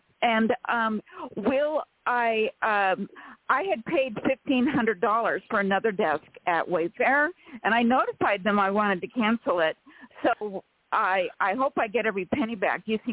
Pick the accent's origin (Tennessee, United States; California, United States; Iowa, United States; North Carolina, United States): California, United States; from California.